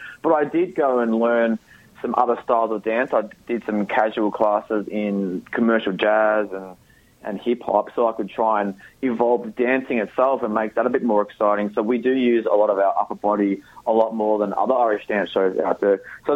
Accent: Australia; I'm an Australian myself.

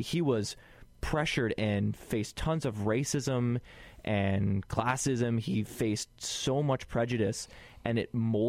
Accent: Canada; It's because we're Canadian and we don't want to confront each other.

